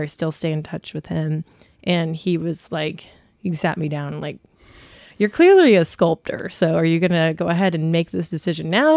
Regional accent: Hilton Head Island, South Carolina, United States; also born or lived in Florida; I was born in Florida, mm-hmm. and lived there until I was 8. Then we moved to Hilton Head Island, actually.

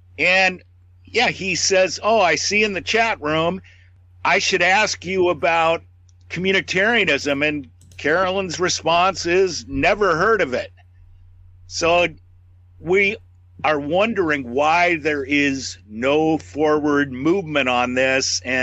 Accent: Seattle, Washington, United States; I grew up in Seattle, 60 miles north of where I am currently.

